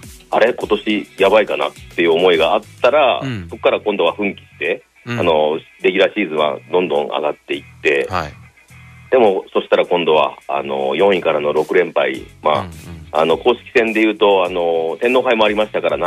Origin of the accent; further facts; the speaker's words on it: Yamaguchi, Japan; あの私も山口出身なので